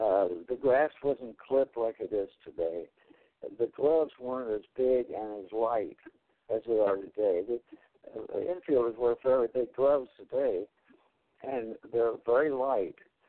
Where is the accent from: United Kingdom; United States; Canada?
United States; Anderson, Indiana; even in my hometown here, Randerson, Indiana, which is right in the middle of the Midwest